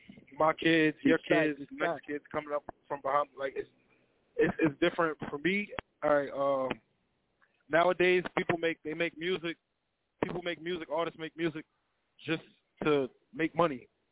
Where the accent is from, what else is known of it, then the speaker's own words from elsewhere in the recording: United States; I'm from America.